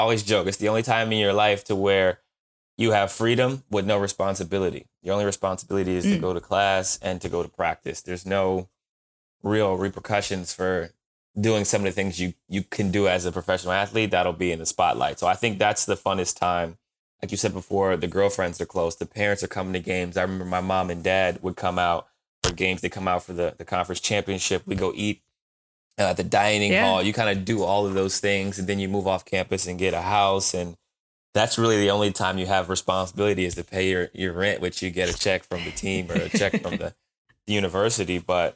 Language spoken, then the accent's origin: English; Canton, Ohio, United States; I grew up in Canton, Ohio, mm-hmm. small city. Steel mills, you show up and you do your job and you go home type of mentality.